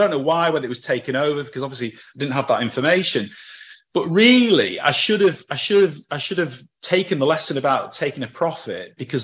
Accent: Preston, North West England, United Kingdom; so I'm from Preston. This guy's from Preston. Preston's quite a small place, and you tend to know famous people who've done well.

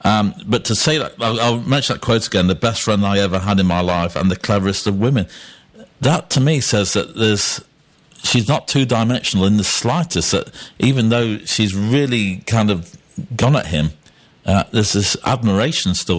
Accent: Derby, East Midlands, United Kingdom; And I'm actually from Derby itself, so it's not far away from that big stately home in Melbourne

